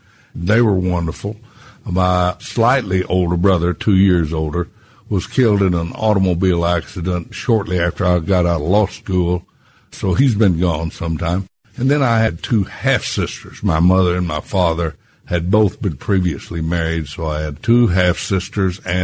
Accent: Bobtown, Pennsylvania, United States; born there; When I was born in Bobtown, there was a doctor in attendance at my home, Dr. John Lawson.

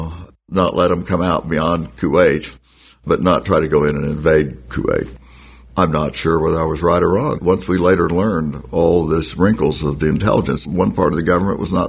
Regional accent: United States; I'm an American first, and I want you to succeed for the good of the country.

